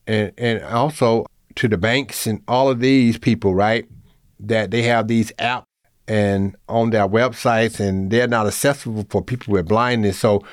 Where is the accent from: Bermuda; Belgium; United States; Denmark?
United States; Georgia; Okay, first of all, growing up in Southwest Georgia, mm-hmm. dealing with mental health